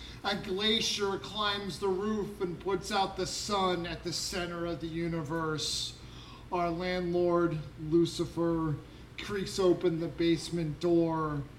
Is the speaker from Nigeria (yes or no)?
no; New York, United States; I'm originally from New York.